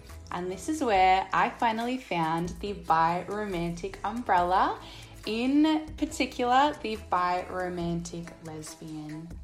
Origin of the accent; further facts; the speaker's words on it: Melbourne, Victoria, Australia; I'm from Melbourne.